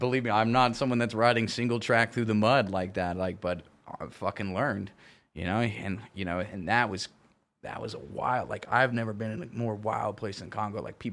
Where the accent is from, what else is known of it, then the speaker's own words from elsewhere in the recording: Las Vegas, Nevada, United States; he tells everybody I'm like a Chippendale because I'm from Vegas